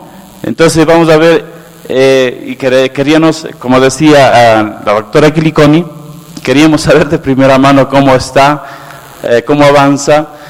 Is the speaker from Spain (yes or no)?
no; Ecuador; now in United Kingdom; yo, como decía siendo ecuatoriano británico